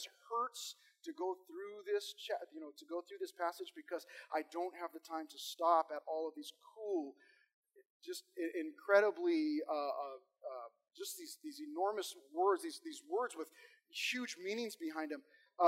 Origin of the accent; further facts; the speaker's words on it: California, United States; Now, we're from SoCal, right? We pronounce things how we want to pronounce these.